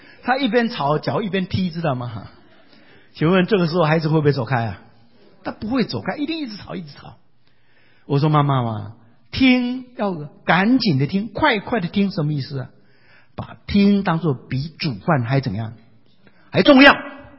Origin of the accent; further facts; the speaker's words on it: Taiwan; 我是台湾人，难免会喜欢讲一些台语哈